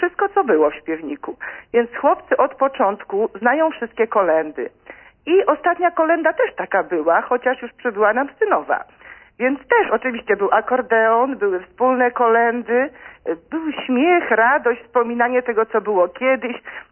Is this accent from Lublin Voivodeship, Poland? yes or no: yes; Lublin Voivodeship, Poland; ja pochodzę z Lubelskiego i męża, który pochodzi z Podlaskiego